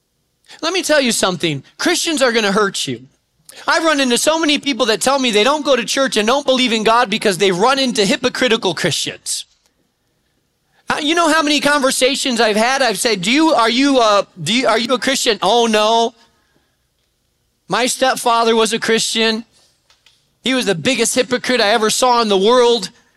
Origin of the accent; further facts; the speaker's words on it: Spain; I grew up in Spain.